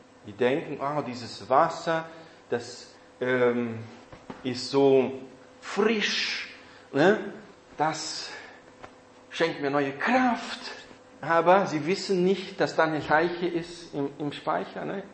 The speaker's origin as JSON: {"language": "German", "region": "South Brazil", "country": "Brazil", "tie": "born or raised there", "said": "in diesem Dorf, wo ich aufgewachsen bin, in Brasilien, in Südbrasilien, in einer deutschen Kolonie, dann war es sehr hügelig. Da gab es hohe Berge in allen Richtungen um uns herum."}